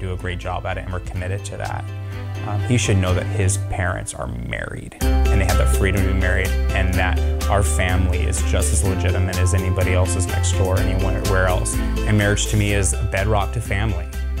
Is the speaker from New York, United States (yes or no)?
no; Portland, Oregon, United States; I grew up in Portland and in North Portland, and I grew up in a very evangelical, conservative, fundamentalist home.